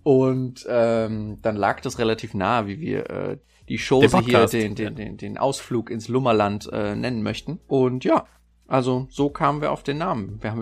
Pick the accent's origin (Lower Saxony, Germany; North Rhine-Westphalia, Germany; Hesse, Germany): Hesse, Germany; Ich bin ja Hesse.